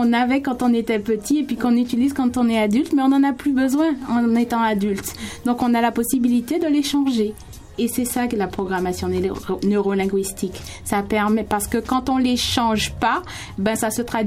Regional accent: Martinique; j'ai réalisé que moi, je viens de la Martinique, en fait. Donc, j'ai réalisé en Martinique que je n'allais pas pouvoir évoluer professionnellement.

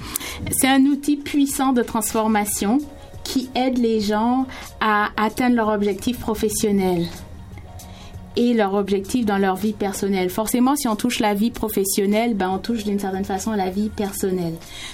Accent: Martinique; j'ai réalisé que moi, je viens de la Martinique, en fait. Donc, j'ai réalisé en Martinique que je n'allais pas pouvoir évoluer professionnellement.

